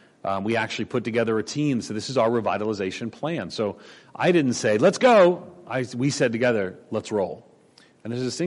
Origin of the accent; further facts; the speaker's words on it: New York, United States; He was Canadian. I'm a New Yorker. I can assure you that's a difference.